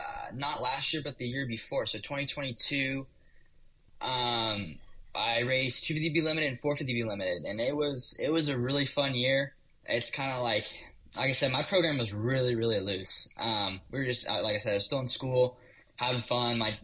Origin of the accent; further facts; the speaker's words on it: Simi Valley, California, United States; It's a bit hard because I'm from Simi Valley, which is, you know, north of L.A.